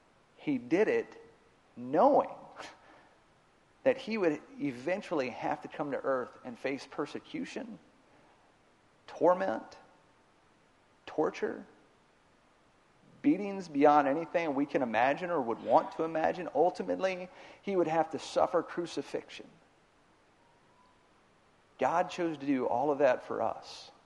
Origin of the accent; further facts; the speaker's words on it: Texas, United States; I am from Texas. I like guns.